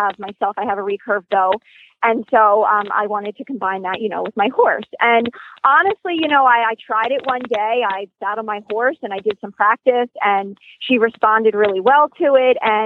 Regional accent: Delaware, United States; now in Florida, United States; Well, I am brand new to Florida, so I just recently moved to Florida 2 months ago, so I'm originally from

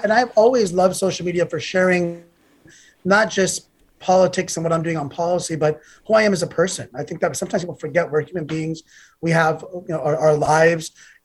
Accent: India; Being Indian, it may be a little bit easier because our comfort foods are vegetarian. But I love cooking Indian food.

